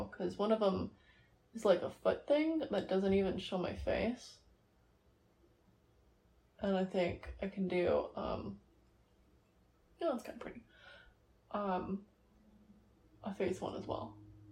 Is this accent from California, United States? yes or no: yes; California, United States; also born or lived in Iowa; Nope! I'm not from Iowa. I am a California girl, but I did live in Iowa my sophomore year of high school.